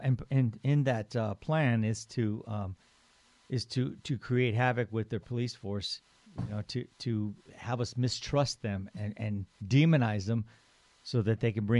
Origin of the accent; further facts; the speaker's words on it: San Gabriel, California, United States; Well, yeah. I mean, that's my hometown, man.